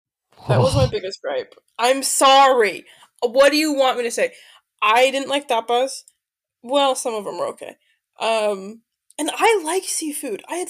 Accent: United States; now in Barcelona, Spain; I was struggling because I'm used to AC. I'm an American.

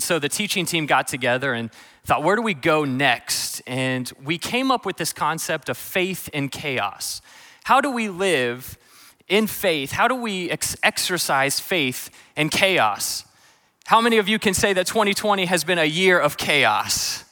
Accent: Indiana, United States; You see, I grew up in Indiana, and about two towns from me was Amish country, or so we believed.

